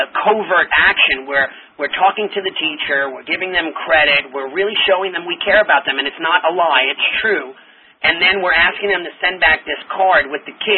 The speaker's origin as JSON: {"language": "English", "town": "West Islip", "region": "New York", "country": "United States", "said": "I don't know how true it is. But it's said in West Islip, in the East Islip School District where I live, I actually came from West Islip"}